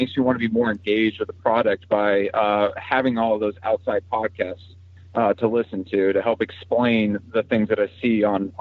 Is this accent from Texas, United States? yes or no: yes; League City, Texas, United States; I'm from League City. It's about maybe 10 minutes away from Houston itself, so it's one of those sprawling metropolitan areas.